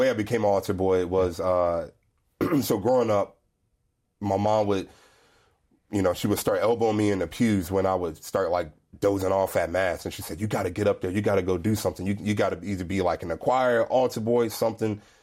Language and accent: English; Lexington Park, Maryland, United States; Yeah, so I'm from Maryland, a nice, small little town called Lexington Park. And growing up there, I honestly never really wanted to stay there.